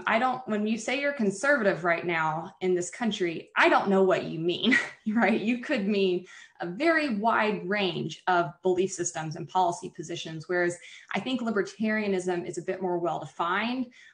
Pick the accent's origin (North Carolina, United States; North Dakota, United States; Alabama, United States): Alabama, United States; Yeah, we always had guns in the house. I'm from Alabama. It would be weird if we didn't.